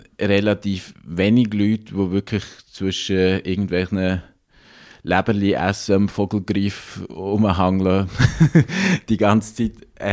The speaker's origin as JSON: {"language": "German", "town": "Basel", "region": "Basel-Stadt", "country": "Switzerland"}